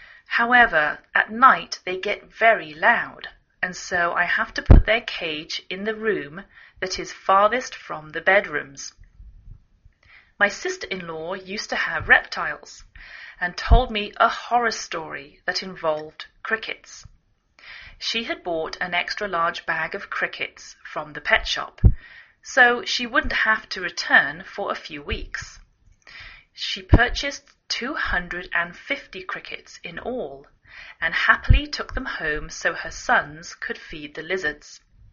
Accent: England, United Kingdom; now in United States

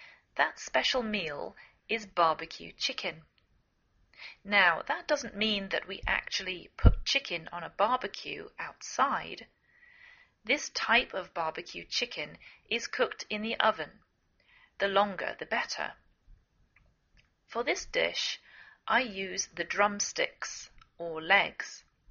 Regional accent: England, United Kingdom; now in United States

